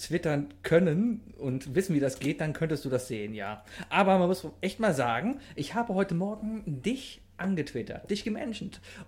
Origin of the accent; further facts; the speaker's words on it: Cologne, North Rhine-Westphalia, Germany; Es mag daran liegen, dass ich als Kölner drauf bin